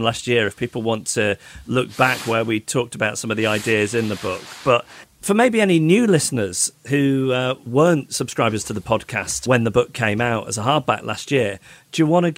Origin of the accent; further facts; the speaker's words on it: Macclesfield, North West England, United Kingdom; I wonder if it was different to what it was like for me growing up in Macclesfield.